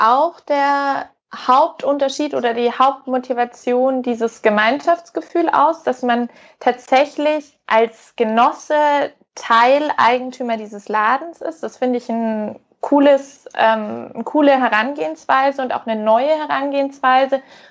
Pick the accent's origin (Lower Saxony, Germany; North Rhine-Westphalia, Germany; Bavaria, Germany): Bavaria, Germany; Munich; Ich bin gebürtige Münchnerin, bin 32 Jahre